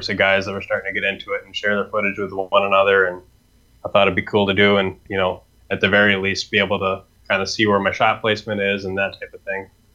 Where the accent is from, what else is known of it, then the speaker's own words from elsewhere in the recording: Wisconsin, United States; now in Minneapolis, United States; Minneapolis. No, I grew up in Wisconsin.